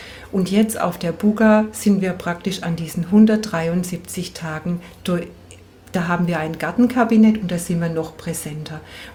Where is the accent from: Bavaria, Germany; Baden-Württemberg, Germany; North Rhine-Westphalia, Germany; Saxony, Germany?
Baden-Württemberg, Germany; Bad Friedrichshall; Ich komme aus Bad Friedrichshall